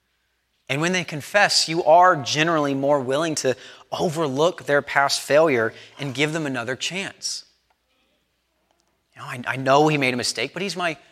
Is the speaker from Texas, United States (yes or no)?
yes; Texas, United States; now in Binghamton, United States; But I'm from Texas, after all. We don't get a lot of snow.